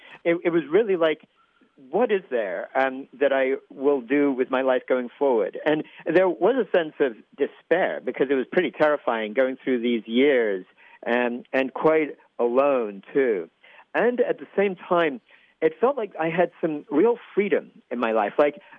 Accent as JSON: {"language": "English", "region": "England", "country": "United Kingdom", "tie": "born or raised there", "moved": "as an adult", "said": "I grew up in England. Some people may wonder about my accent because it's kind of hard to place, but actually I was born and raised in England, and I left there in 1981 when I was 21."}